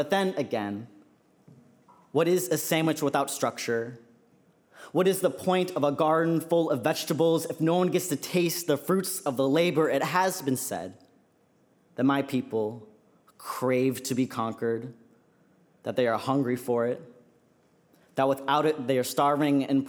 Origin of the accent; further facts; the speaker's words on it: St. Louis, Missouri, United States; this Vietnamese American kid growing up in Baldwin, St. Louis, and like there's no Vietnamese like community out there